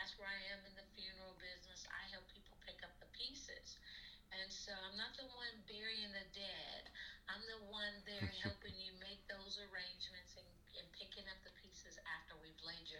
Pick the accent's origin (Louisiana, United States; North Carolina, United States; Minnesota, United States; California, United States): California, United States; Compton; I am from Cali, actually. I'm born and raised from Compton, California. And I'm from Long Beach Unified School District, the LBC.